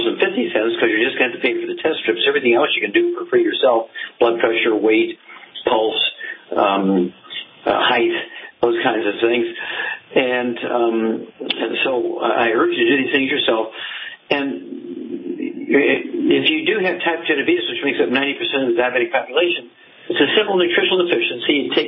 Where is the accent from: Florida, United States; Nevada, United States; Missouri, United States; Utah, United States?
Missouri, United States; let's stay in the Midwest and go from my home state of Missouri to Iowa.